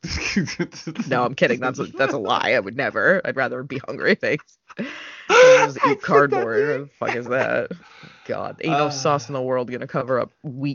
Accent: New York, United States; when I'm really enjoying being a New Yorker, you know, utilizing the things that make New York special

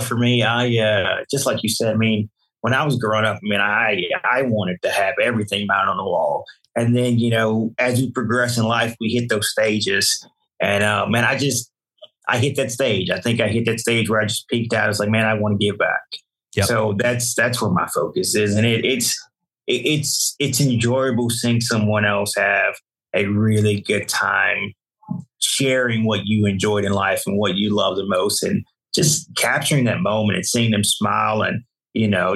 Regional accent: Louisiana, United States; also born or lived in Tennessee, United States; So I'm originally from Louisiana. I tell people that Tennessee's home for me. Tennessee saved me. Louisiana raised me. But now being here in Texas

